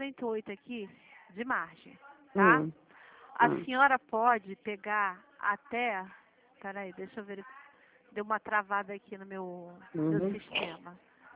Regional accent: Rio de Janeiro, Brazil; Rio, nasci aqui no Rio.

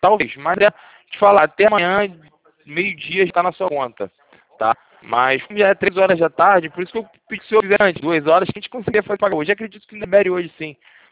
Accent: Rio de Janeiro, Brazil; Eu sou do Rio, sou cidade do Rio de Janeiro.

